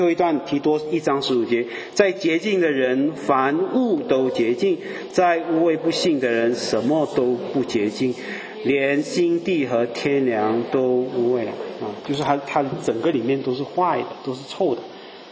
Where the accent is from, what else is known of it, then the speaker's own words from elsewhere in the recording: Malaysia; 他看我是乡下佬，我是马来西亚人，没文化啊。